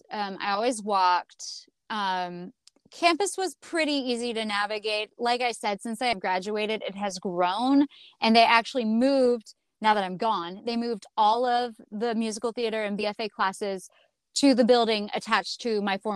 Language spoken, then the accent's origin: English; Atlanta, Georgia, United States; I grew up in Atlanta, so Western was an out-of-state school for me at the time, and maybe still.